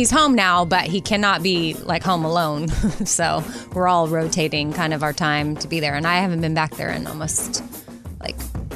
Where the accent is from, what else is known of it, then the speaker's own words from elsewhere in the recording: Austin, Texas, United States; I mean, growing up in Austin, we would always have drills for tornadoes.